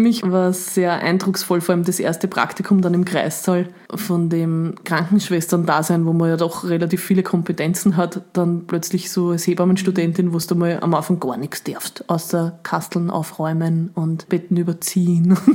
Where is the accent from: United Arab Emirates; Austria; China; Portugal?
Austria; Upper Austria; now in Vienna, Austria; ich bin ja dann von Oberösterreich nach Wien gezogen quasi